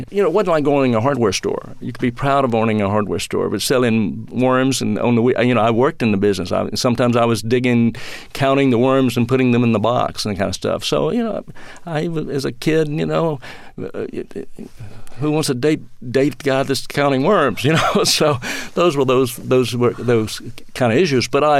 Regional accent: Mississippi, United States; now in Atlanta, United States; You know, growing up in Mississippi during the 50s and 60s clearly shaped my life.

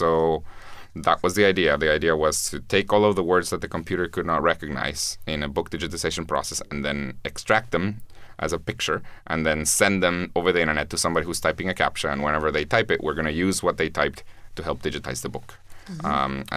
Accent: Guatemala; My views on education were always related to the fact that I'm from Guatemala. It's a very poor country.

